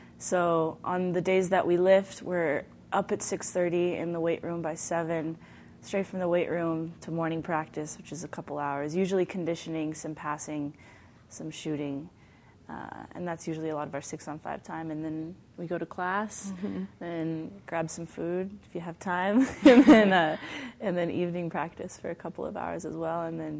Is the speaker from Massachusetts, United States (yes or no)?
no; Coronado, California, United States; I'm from Coronado in San Diego, and we have like a huge, you know, like our community is a huge water polo community.